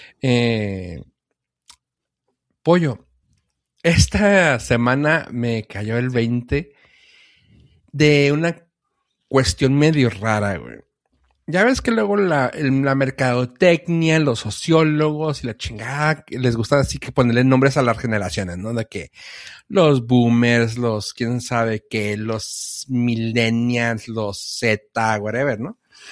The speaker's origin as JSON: {"language": "Spanish", "country": "Mexico", "said": "estuvimos en la frontera, güey, y que somos mexicanos"}